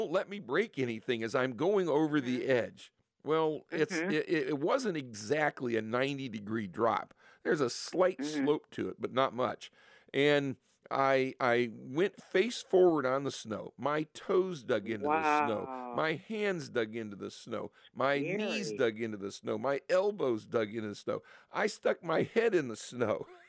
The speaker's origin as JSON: {"language": "English", "region": "Midwest", "country": "United States", "said": "I'm from the Midwest, okay?"}